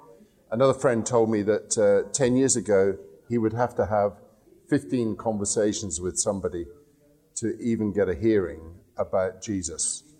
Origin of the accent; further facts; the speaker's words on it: India; born there; I was born in India